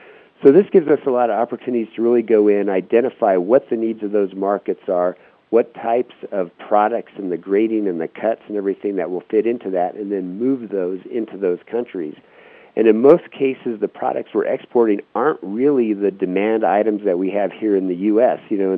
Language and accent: English; Wyoming, United States; also born or lived in Japan; Basically, originally, I'm from Wyoming, so another W state, I guess, there, and then had actually spent a lot of time overseas. So lived in Japan for about 10, 11 years total